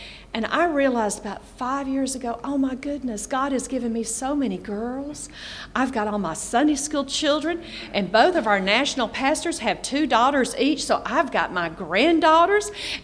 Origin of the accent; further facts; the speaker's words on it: Atlanta, Georgia, United States; I'm from Atlanta area, and honey, there's a church on almost every corner.